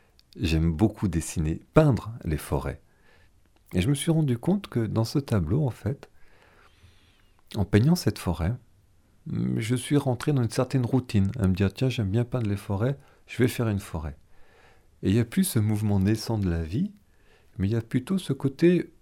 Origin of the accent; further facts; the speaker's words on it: France; born there; Je suis né en France. Je quitte rarement la France.